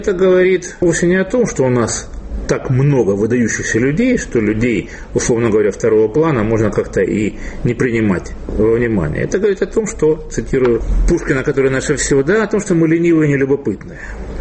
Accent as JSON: {"language": "Russian", "town": "Rostov-on-Don", "region": "Rostov Oblast", "country": "Russia", "tie": "born or raised there", "said": "Уроженец моего родного города Ростова-на-Дону"}